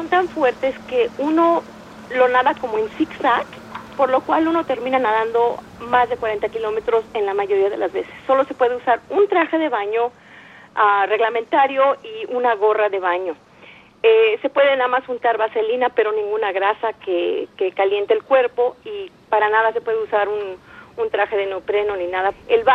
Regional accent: Mexico City, Mexico; now in Canada; Yo nací en la Ciudad de México y fui nadadora por México durante toda mi niñez y adolescencia y radico ahorita en Canadá.

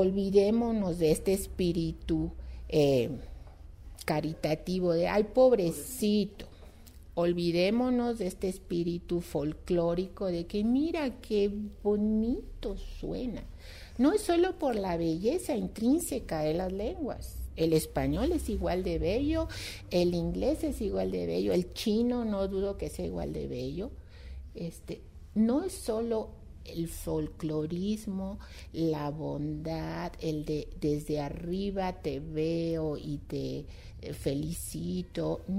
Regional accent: Mexico; revalorémonos como mexicanos, que tenemos una riqueza en esta diversidad lingüística

